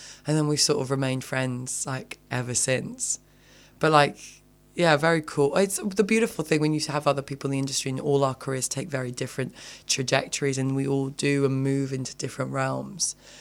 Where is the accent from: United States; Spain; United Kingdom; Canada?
United Kingdom; London; I was born and raised in London. Like, I've known it since I was a kid. My family are all from London.